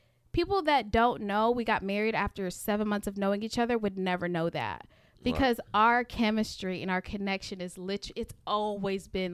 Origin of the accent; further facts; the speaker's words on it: Jamaica; because I'm Jamaican